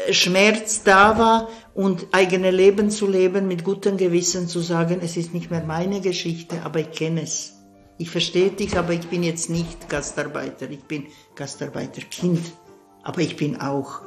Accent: Switzerland; ich bin Schweizer. Und in diesem Schweizer hat ein Türke Platz. Und in den Türken hat ein Schweizer Platz.

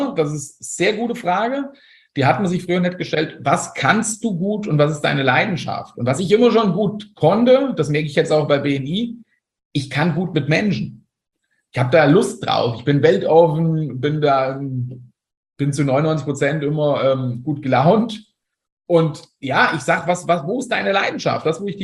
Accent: Fulda, Hesse, Germany; ich bin aus Fulda

